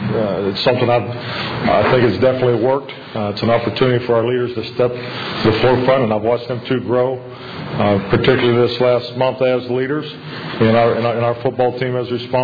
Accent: Pittsburgh, Pennsylvania, United States; I mean, I have a lot of memories of the Pittsburgh Steelers growing up in Pittsburgh.

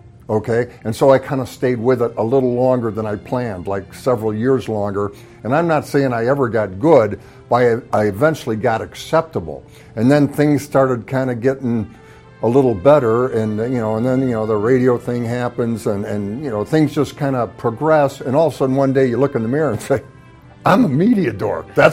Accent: Chicago, Illinois, United States; now in Green Bay, United States; I'm from the Chicago area originally, but like all my time was spent here. This was home.

